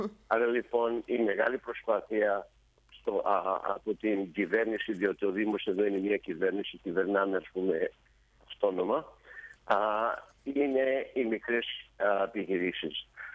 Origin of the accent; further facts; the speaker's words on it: Kalymnos, South Aegean, Greece; now in Tarpon Springs, United States; έχω αρκετούς φίλους και στην κυβέρνηση και στην πατρίδα μου, την Κάλυμνο